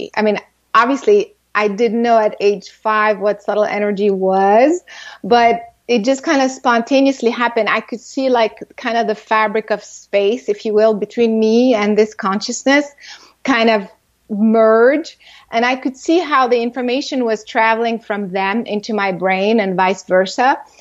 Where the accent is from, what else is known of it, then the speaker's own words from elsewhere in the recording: Florida, United States; also born or lived in France / Japan; When I was very young, I grew up in France, but really I spent most of my life, in the U.S. But I also traveled a lot. I lived a lot in Japan and just a little bit all over. But most of my life, of course, in the U.S., in Florida.